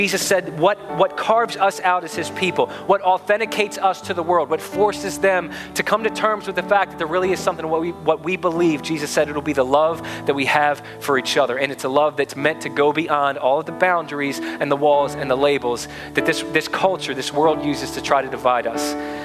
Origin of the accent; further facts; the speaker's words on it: United States; And before I'm an American, I'm a citizen of the nation of heaven.